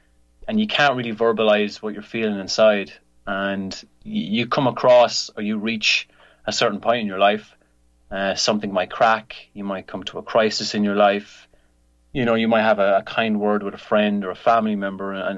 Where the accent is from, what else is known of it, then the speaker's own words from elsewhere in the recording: Ireland; For those of you that don't know me, I'm an Irish-born native, and we're actually doing this live from Ireland today, so it's 7 o'clock p.m. for me right now.